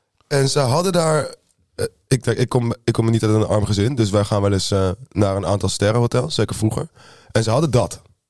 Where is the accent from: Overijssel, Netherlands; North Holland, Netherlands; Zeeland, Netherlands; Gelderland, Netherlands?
North Holland, Netherlands; Amsterdam; een 26-jarige Surinaams Amsterdamse man, geboren in Amsterdam.